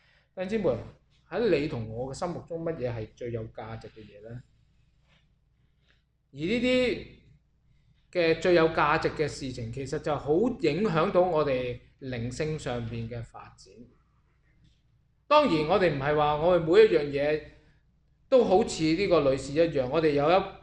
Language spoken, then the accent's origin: Cantonese; China; 我中國人有一句説話